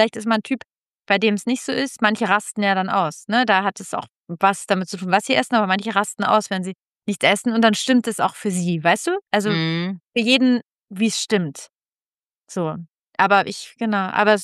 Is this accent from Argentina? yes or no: no; Italy; Ich komme auch aus Italien